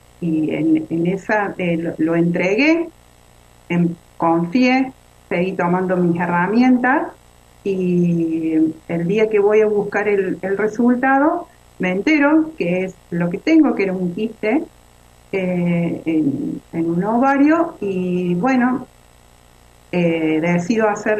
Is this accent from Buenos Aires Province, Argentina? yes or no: no; Río Tercero, Córdoba, Argentina; soy de Río Tercero, provincia de Córdoba.